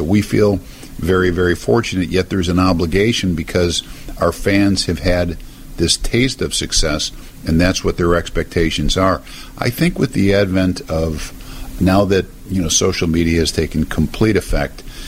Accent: Chicago, Illinois, United States; I'm from Chicago. I'm from here.

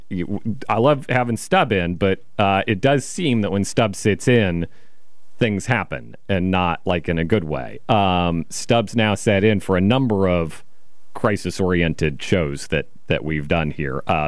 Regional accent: Kansas, United States; I'm from the Midwest. I make it my point to not be like, when it's snowing and everybody doesn't go out

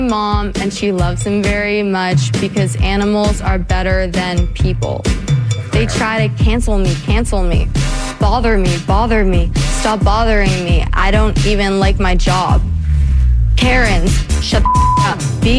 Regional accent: Canada; Neither do I. I'm literally Canadian, so.

